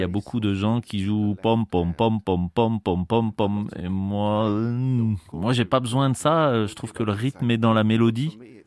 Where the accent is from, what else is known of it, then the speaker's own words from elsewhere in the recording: England, United Kingdom; French is a second language; now in France; Bon, ok, moi je viens d'Angleterre.